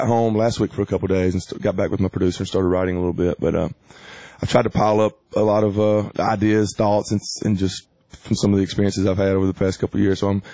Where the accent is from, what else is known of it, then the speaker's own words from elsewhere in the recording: Georgia, United States; But I grew up in Atlanta, or mm-hmm. about an hour from Atlanta